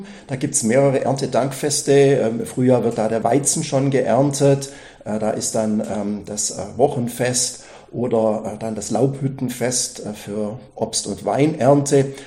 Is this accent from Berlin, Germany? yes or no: no; Baden-Württemberg, Germany; Ja, ich bin traditionell in Oberschwaben aufgewachsen